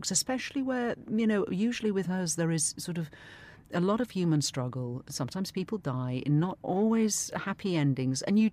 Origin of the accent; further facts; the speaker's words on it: East Midlands, United Kingdom; I'm actually from the Peak District.